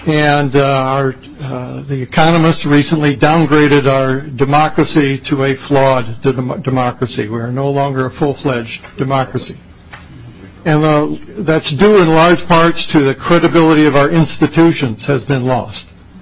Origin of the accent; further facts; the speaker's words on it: Lauderdale, Minnesota, United States; I'm from Lauderdale.